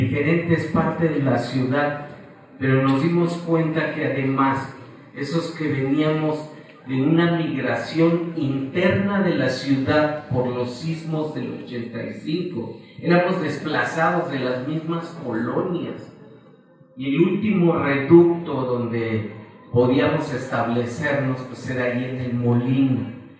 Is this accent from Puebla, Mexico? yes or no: no; Iztapalapa, Mexico City, Mexico; Nosotros venimos de Iztapalapa. Para quien ubique la Ciudad de México, es de una de las zonas más marginadas.